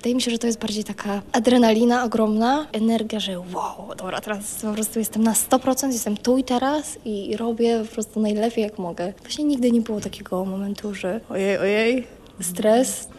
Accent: Stanowice, Lower Silesian Voivodeship, Poland; Pochodzę z okolic Wrocławia, 20 km od Wrocławia, z takiej malutkiej wsi, Stanowice.

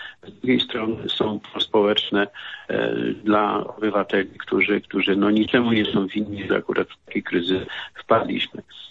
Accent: Subcarpathian Voivodeship, Poland; pochodzę z Podkarpacia.

